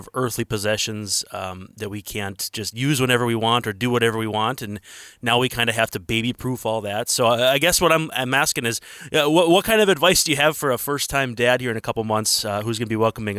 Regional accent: Roseau, Minnesota, United States; I grew up in Roseau, Minnesota. I have to love hockey by definition

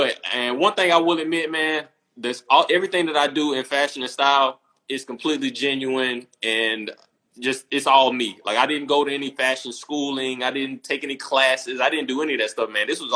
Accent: the South, United States; I'm from the South once again, so we got all these sayings.

